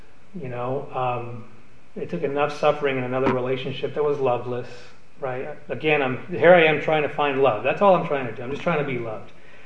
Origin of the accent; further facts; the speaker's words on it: United States; I'm in America. I'm an American. I've got the freedom to walk out of the door.